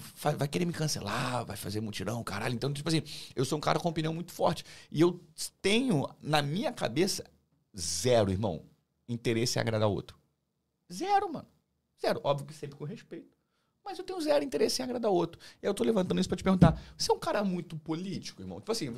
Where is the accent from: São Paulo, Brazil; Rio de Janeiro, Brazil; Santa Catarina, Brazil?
Rio de Janeiro, Brazil; Duque de Caxias; eu vim de Caxias, Vida Baixada, irmão. Não tem saneamento básico. Chove e enche a porra toda. É valão na cidade toda